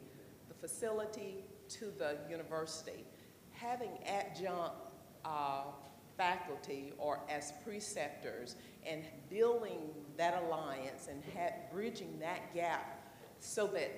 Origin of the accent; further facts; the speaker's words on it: Meridian, Mississippi, United States; I'm a DNP from the Meridian, Mississippi.